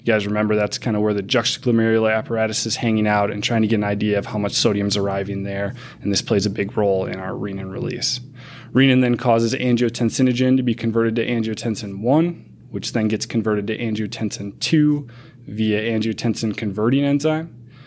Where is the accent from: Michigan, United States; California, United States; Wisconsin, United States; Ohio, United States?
Wisconsin, United States; I grew up in Wisconsin, went to med school in Milwaukee, did my residency here